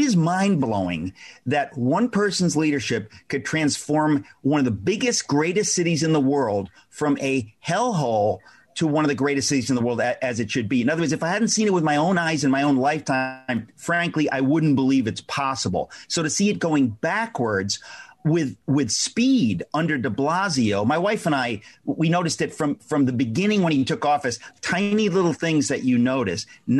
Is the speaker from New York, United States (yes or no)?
yes; New York, United States; born there; also born or lived in Danbury, Connecticut; I mean, I was born in New York. Even when we moved up to Danbury, Connecticut, you know, we would come here because my relatives were here.